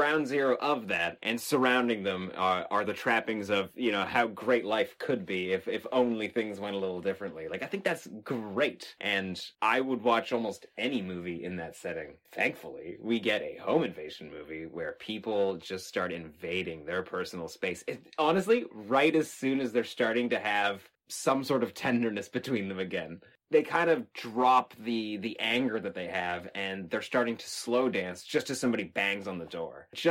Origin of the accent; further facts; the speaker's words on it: Texas, United States; And I remember growing up in Texas in an area where you could go outside in the middle of the night and scream, and nobody would hear it.